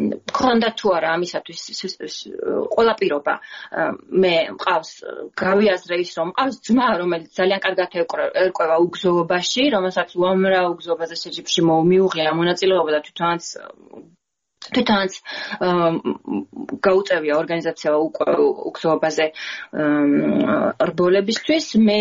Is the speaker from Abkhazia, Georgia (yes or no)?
yes; Gudauta, Abkhazia, Georgia; მე თვითონ ზღვაზე გავიზარდე გუდაუთაში, ახლა აფხაზეთში იმყოფება გუდაუთა, მაგრამ ზღვაზე გავიზარდე, ზღვაზე ავიდგი, შავი ზღვის სანაპიროზე ავიდგი ფეხი